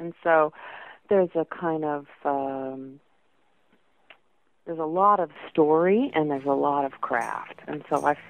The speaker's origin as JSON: {"language": "English", "town": "Seattle", "region": "Washington", "country": "United States", "tie": "born or raised there", "said": "I know that she lives in Seattle, which is my hometown"}